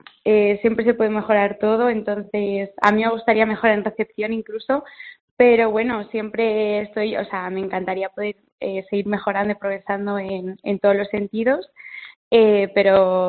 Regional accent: Balearic Islands, Spain; Yo soy de Mallorca y bueno, cambio una isla por otra, así que encantada.

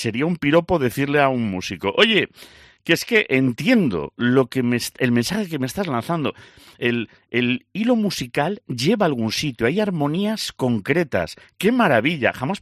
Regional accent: Galicia, Spain; yo que me miras y parezco así, según me ves, y de este tío es de Pakistán seguro, y soy gallego.

